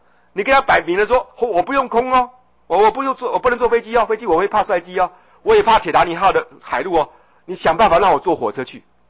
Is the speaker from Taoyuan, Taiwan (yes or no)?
yes; Daxi, Taoyuan, Taiwan; also born or lived in Taipei; 我小时候住在大溪，对不对？那曾经有一阵子到台北来玩，觉得台北好棒啊